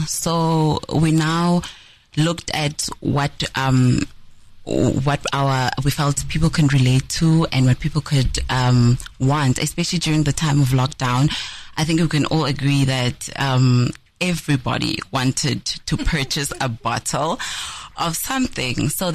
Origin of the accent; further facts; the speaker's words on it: Nelspruit, Mpumalanga, South Africa; also born or lived in Cape Town; is born and bred in Nelspruit. I furthered my studies in Cape Town and qualified as a quantity surveyor.